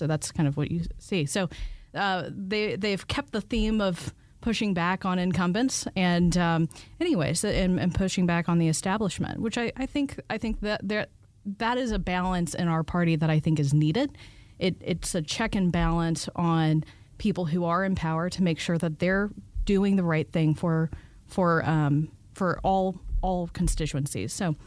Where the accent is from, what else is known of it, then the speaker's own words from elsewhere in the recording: Tucker, Georgia, United States; We popped around for quite some time, and then we settled in to my mom's hometown in Tucker, Georgia. And so that's where I hearken from, and that's my hometown.